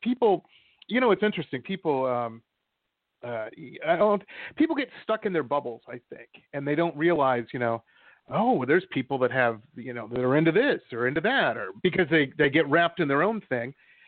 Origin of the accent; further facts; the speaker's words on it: Detroit, Michigan, United States; I liked it because I grew up in Detroit, so I'm kind of like, they always make these Detroit references in it